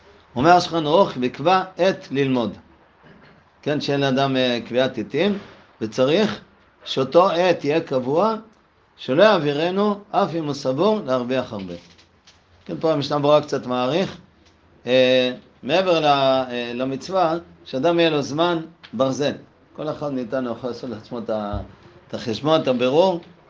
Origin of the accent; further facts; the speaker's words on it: Bnei Brak, Tel Aviv District, Israel; אני זוכר בתור ילד בשכונה שהגרתי בבני ברק